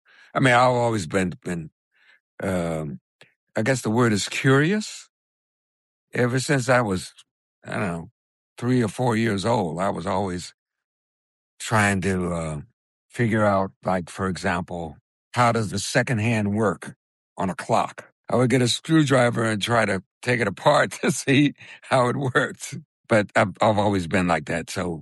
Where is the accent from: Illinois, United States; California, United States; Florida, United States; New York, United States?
Illinois, United States; Chicago; That's my hometown, Chicago, you know? So it's where I started playing piano. It's where I first learned how to improvise. So it's my foundation.